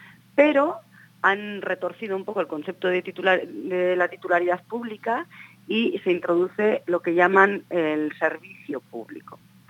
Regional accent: Basque Country, Spain; yo, por ejemplo, que soy de Guipúzcoa, ¿no?

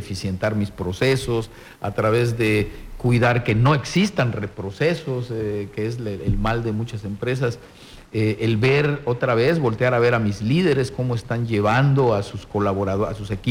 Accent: Mérida, Yucatán, Mexico; aquí en mi patio, aquí en Mérida, aquí con estas empresas de mi terruño.

